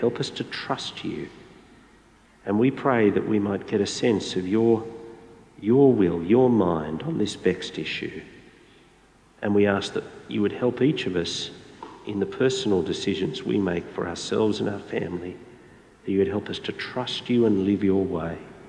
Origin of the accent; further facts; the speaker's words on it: Australia; as an Australian, there are probably four names that are most familiar to us in this debate.